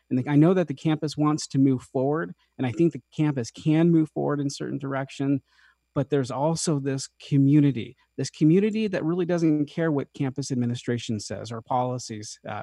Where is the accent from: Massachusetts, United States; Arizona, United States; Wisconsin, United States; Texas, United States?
Arizona, United States; I'm a Hopi Indian. I'm from Northeastern Arizona.